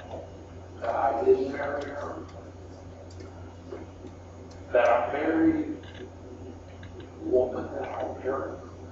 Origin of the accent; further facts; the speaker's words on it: Oklahoma, United States; I met my wife in Bible college. She was from Indiana, and I was from Oklahoma.